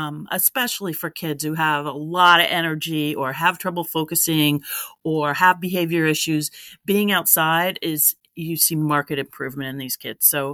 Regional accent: Connecticut, United States; Well, like you, I grew up in Eastern Connecticut in the woods

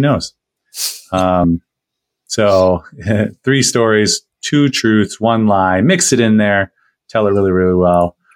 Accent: Virginia Beach, Virginia, United States; also born or lived in Norfolk; So I was born in Norfolk, Virginia. I usually say Virginia Beach because that's where we lived.

